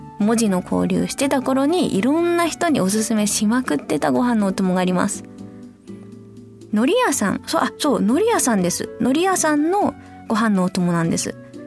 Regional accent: Tohoku, Japan; 私もすごい気持ち分かって、東北育ちだから乾燥する

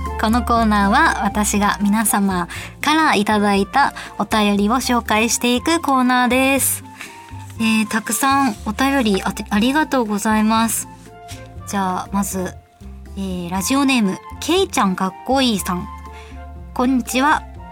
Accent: Nagasaki, Japan; 九州私出身なんですけど、長崎県出身なので

